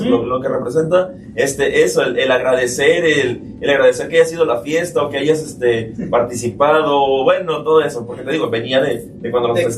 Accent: Comala, Colima, Mexico; yo que soy de Comala, pues afortunadamente todavía vivimos en un pueblo seguro.

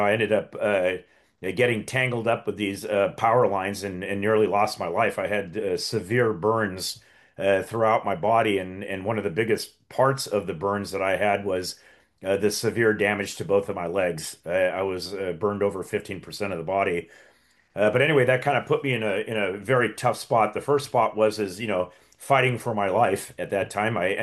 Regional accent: Manhattan Beach, California, United States; because I live near the beach here where I grew up in Manhattan Beach.

